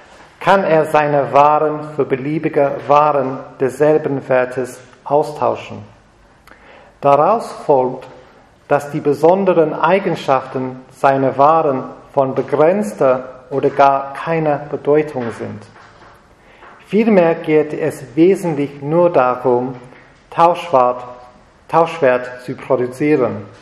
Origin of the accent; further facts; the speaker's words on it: United Kingdom; German is a second language; So, ich komme aus Großbritannien, ich kenne dieses Finanzhandel sehr, sehr, sehr gut.